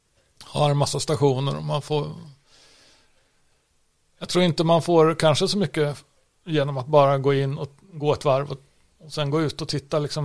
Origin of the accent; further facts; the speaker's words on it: Gotland, Sweden; Och ska man ha, som gotlänning då, så vill man ju gärna ha en tid klockan 8 på morgonen.